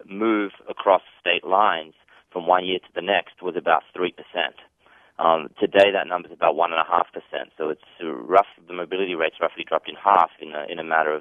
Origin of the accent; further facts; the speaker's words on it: Australia; I've moved around a lot. I'm originally from Australia, so I'm back here at the moment on holiday.